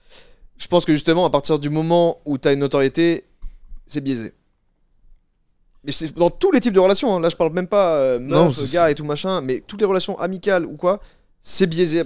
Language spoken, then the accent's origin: French; Grenoble, Auvergne-Rhône-Alpes, France; J'ai des amis, par exemple, à Grenoble. Donc c'est une ville en France d'où je viens